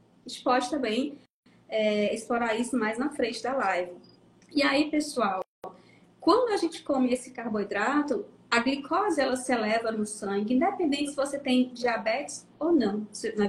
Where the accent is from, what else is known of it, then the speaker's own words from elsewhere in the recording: Itarema, Ceará, Brazil; now in Fortaleza, Brazil; sou do interior do Ceará, né, Itarema, Ceará.